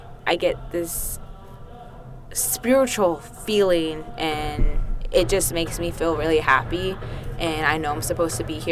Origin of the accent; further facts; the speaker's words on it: Nome, Alaska, United States; I'm from Nome.